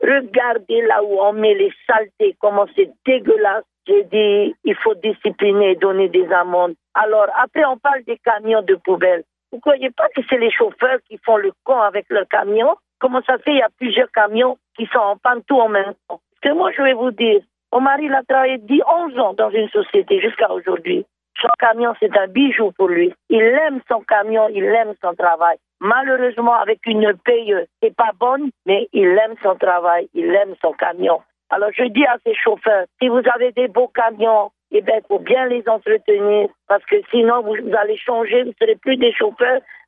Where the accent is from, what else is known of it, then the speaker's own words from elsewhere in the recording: French Polynesia; l'impression qu'on n'est plus des Polynésiens